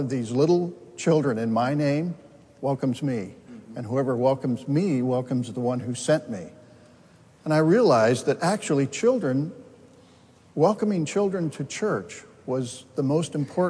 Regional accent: California, United States; also born or lived in Denver, Colorado; Well, I was born in Denver, Colorado, and my father worked in aerospace, so we moved around a lot. But I spent most of my time in California

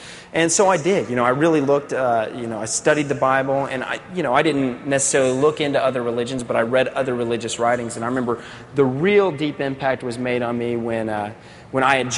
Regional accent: Kentucky, United States; born there; I was born in Eastern Kentucky, so we had great bluegrass music there

